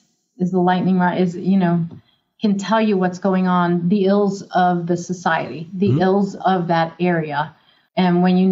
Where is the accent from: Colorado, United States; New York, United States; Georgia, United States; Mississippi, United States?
New York, United States; Well, first of all, I grew up in South Bronx. I mean, you know, South Bronx, poor, blah, blah, blah.